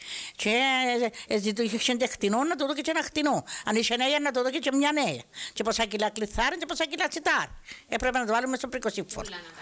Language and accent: Greek; Kato Zodeia, Nicosia District, Cyprus; also born or lived in Evrychou; γεννήθηκα στην Ευρύχου. Ύστερα ήρθα στο χωρκό, την κάτω ζωτιά.